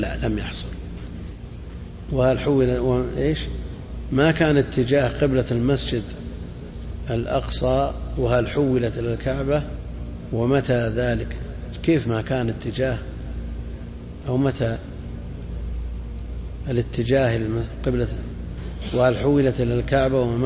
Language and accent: Arabic; Najd, Saudi Arabia; لها شروح معروفة في الحجاز، ما هي معروفة عندنا في نجد لكن هي معروفة في الحجاز